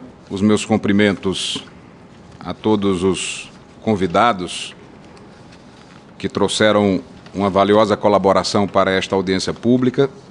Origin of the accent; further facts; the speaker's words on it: Campina Grande, Paraíba, Brazil; fui prefeito da minha cidade natal, Campina Grande